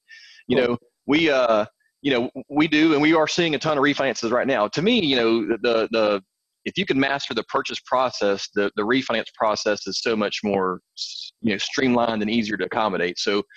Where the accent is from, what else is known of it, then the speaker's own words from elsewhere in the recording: Florida, United States; So I grew up in a small town. You can hear my accent. I am in Florida, not in Kentucky or nothing, but in Florida. And I have this accent because we're a small town.